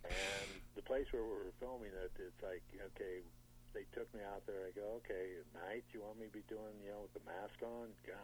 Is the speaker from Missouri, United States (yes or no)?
yes; St. Louis, Missouri, United States; You know, I grew up around the St. Louis area, so, you know, we used to follow the Cardinals.